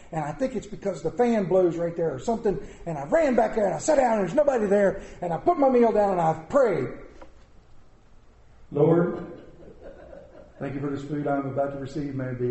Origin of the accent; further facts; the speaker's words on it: Maryland, United States; I'm from Maryland.